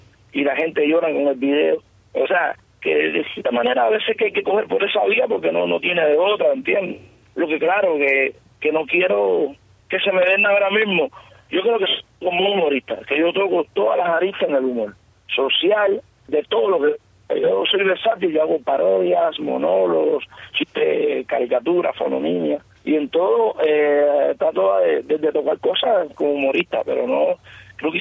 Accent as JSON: {"language": "Spanish", "country": "Cuba"}